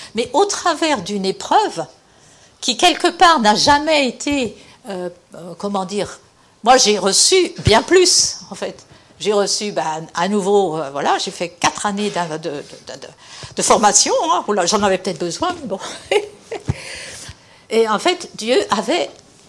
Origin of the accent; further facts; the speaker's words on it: Saint-Macaire-en-Mauges, Pays de la Loire, France; J'avais jamais trop quitté mon village natal, Saint-Macaire-en-Mauges. Pour ceux qui connaissent ce coin-là, il y avait des vaches derrière chez nous